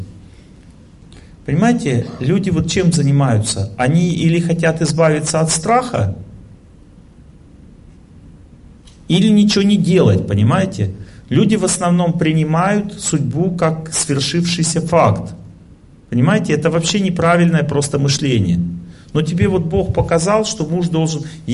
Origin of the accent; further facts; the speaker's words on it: Serov, Sverdlovsk Oblast, Russia; Я из Серова. Там у меня родственники живут. Там родился. Ваш земляк.